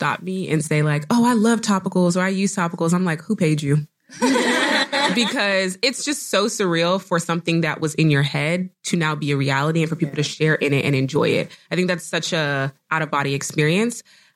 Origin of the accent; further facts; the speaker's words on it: Nigeria; I'm Nigerian, so I'm very hairy.